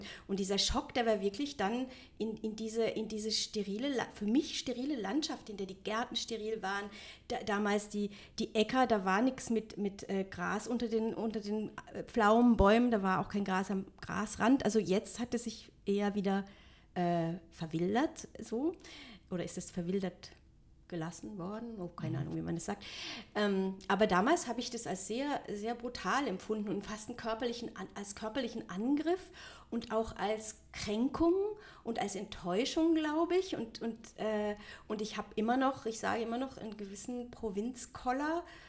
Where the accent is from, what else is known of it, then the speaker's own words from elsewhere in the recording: Southwest Germany, Germany; Zumal, also da, wo ich aufgewachsen bin, ist also Südwestdeutschland, das ist nicht meine Heimat.